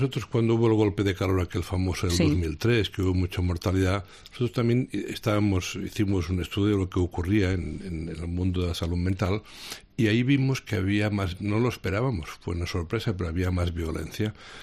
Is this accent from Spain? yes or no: yes; Portbou, Catalonia, Spain; en mi pueblo original, que es Portbou, pues claro, allí estuve de médico un tiempo